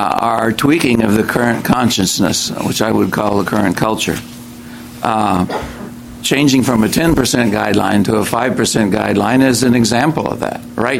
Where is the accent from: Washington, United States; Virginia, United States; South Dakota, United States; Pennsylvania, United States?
Washington, United States; South Bend; from South Bend, Washington.